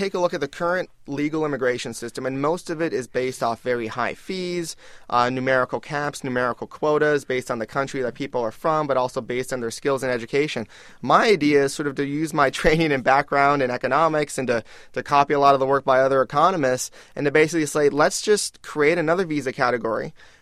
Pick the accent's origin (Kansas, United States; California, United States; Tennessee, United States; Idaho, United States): California, United States; where I grew up in the Southwest and in the United States and California